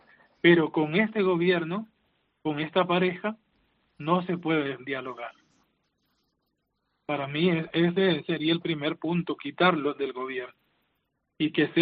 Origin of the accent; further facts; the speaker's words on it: Nicaragua; moved away as an adult; Y recuerdo también el día que salí de Nicaragua por la montaña, el 14 de agosto del año pasado.